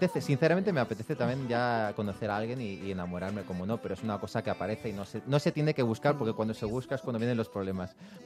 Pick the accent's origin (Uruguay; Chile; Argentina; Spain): Spain; yo nací en España, me crié en España